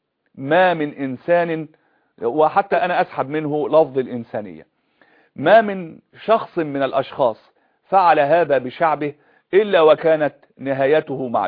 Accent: Egypt; إذا كنت أنا مصري عربي مسلم

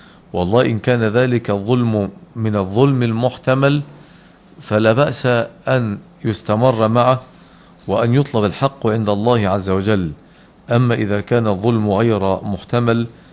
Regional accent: Egypt; في بلدنا مصر

